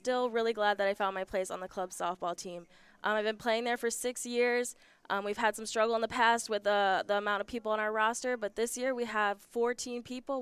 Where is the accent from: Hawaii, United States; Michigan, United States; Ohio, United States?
Michigan, United States; Manistique; I'm from Manistique, which isn't that far from here, so I kind of know a little bit about the area pretty well. My family's actually from Brimley